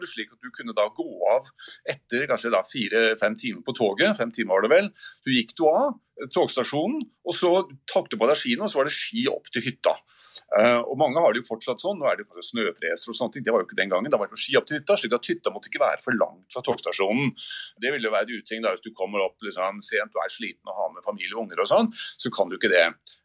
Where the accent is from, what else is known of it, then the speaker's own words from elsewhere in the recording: Oslo, Norway; Jeg er fra Oslo